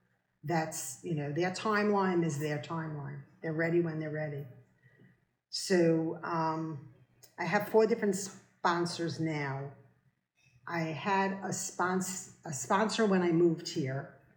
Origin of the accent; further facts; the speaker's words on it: New York, United States; accent: New York; now in North Carolina, United States; And I knew I had just moved down to North Carolina from New York, if anybody can tell by my accent.